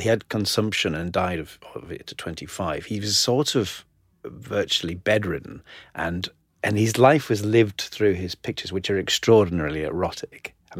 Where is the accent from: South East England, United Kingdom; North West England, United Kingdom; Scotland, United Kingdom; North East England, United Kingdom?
North East England, United Kingdom; County Durham, in the northeast.